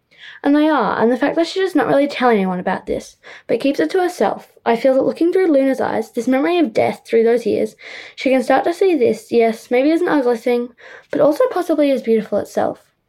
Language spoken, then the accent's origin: English; Australia; I am Australian. This does sometimes still make me cry